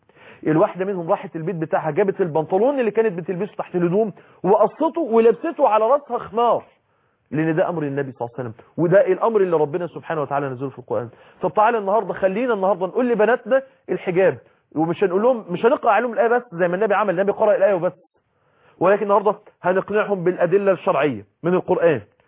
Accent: Egypt; يا جماعة أرض المدينة زي الأرض عندنا في مصر كده، أرض طينية

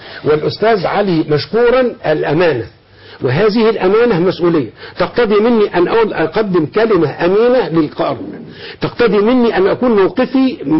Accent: Sharqia Governorate, Egypt; جاء ترشح من عندنا ولد من جنب بلدنا، انا راجل شرقاوي

